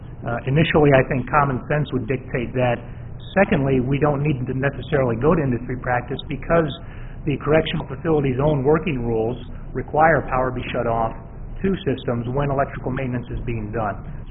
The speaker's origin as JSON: {"language": "English", "town": "Madison", "region": "Wisconsin", "country": "United States", "said": "I'm an attorney from Madison, Wisconsin."}